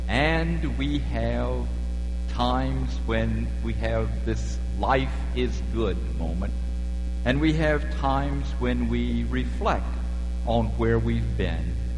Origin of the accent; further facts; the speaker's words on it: Louisiana, United States; when Mary and I went back to Louisiana to work on Hurricane Katrina reconstruction, and we went to my hometown and looked up Tommy.